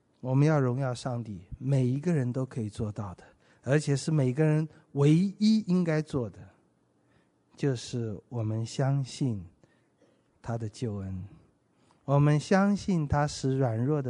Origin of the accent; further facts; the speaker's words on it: China; 大概就跟我们中国人讲的一样，光宗耀祖嘛，考上好大学赚很多钱，能够买大房子开好车。